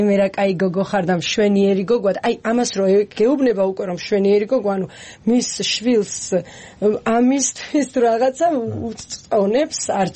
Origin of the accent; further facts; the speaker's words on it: Imereti, Georgia; მე თვითონ იმერელი ვარ